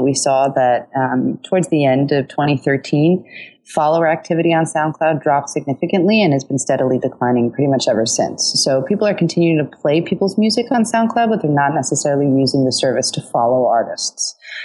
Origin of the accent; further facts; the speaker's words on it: Norway; English is a second language; now in United States; Yeah, I mean, so I'm from Norway, full disclosure, and had Spotify long before I moved to the US